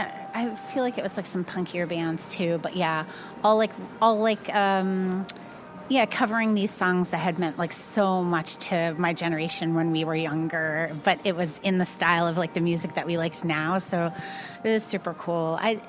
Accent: Croton, New York, United States; Like I grew up in Croton, which is like an hour north of the city.

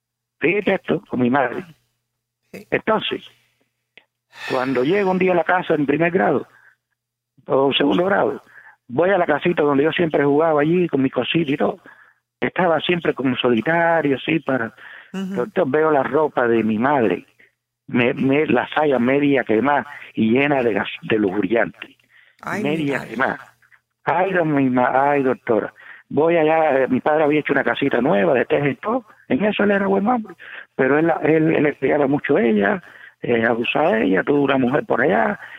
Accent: Uruguay; yo soy de Uruguay y ya depende, no le vivo montaña y pueblo, pero no importa.

